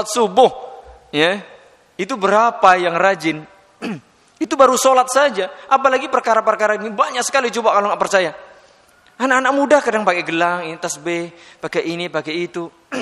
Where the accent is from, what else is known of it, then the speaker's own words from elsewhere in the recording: Wonogiri, Central Java, Indonesia; Kalau tempat saya itu terus terang saya daerah-daerah Wonogiri sana itu masih kental dengan perdukunan.